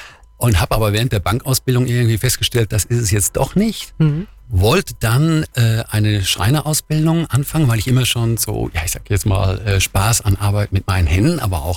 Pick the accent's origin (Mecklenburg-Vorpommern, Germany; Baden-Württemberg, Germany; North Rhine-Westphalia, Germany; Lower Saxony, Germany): North Rhine-Westphalia, Germany; Hattingen; Genau, also gebürtig komme ich tatsächlich aus dem Ruhrgebiet. Mhm. Und dort bin ich halt in Hattingen aufgewachsen.